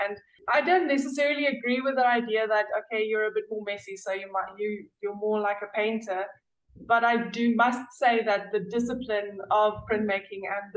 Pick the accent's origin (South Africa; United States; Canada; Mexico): South Africa; Kimberley, Northern Cape; I grew up in Kimberley in the Northern Cape, which is not very, but it's quite a small town